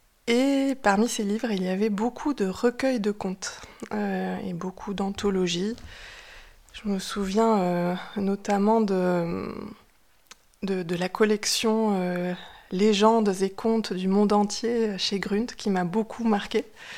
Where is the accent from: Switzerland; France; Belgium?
France; Nouvelle-Aquitaine; Donc moi j'ai grandi dans les Pyrénées-Atlantiques, donc c'était très très proche pour moi